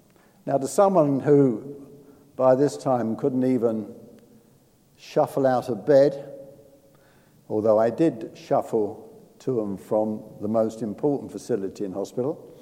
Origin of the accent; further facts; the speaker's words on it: London, United Kingdom; accent: London; now in England; I now live on the south coast. I'm not a Londoner anymore, though I speak like a Londoner does.